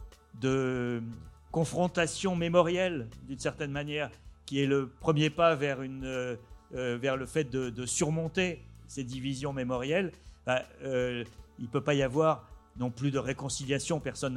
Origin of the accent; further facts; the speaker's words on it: Tunis, Tunis Governorate, Tunisia; born there; moved away; Moi, je suis d'une famille juive. Je suis né à Tunis. Ma famille est venue ici et j'ai une partie de ma famille qui vit en Israël.